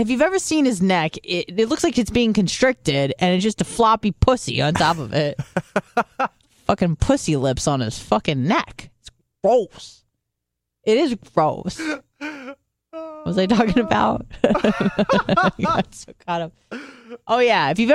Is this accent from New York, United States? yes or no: no; Clearwater, Florida, United States; I'm from Clearwater.